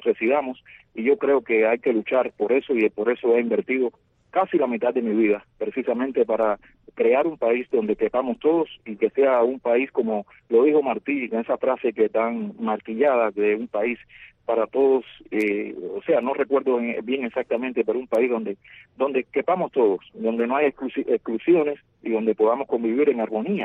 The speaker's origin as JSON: {"language": "Spanish", "region": "Havana", "country": "Cuba", "tie": "born or raised there", "said": "ciertos lugares del barrio donde nací, en La Habana Vieja, porque realmente provengo de una familia muy pobre, un barrio pobre"}